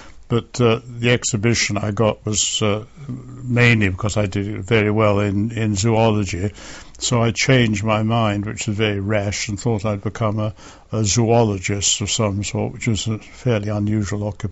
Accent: Hampstead, London, United Kingdom; Yes, I was born in, in Hampstead, London, in 1920. My father was a tea merchant in the city, and I grew up in Hampstead

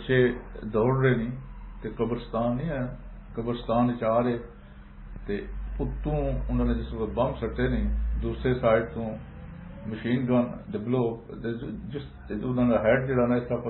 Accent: Azad Kashmir, Pakistan; I come from Azad Kashmir in Pakistan.

